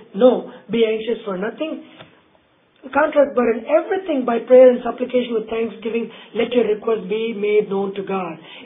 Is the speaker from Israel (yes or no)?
no; India; I remember growing up in India.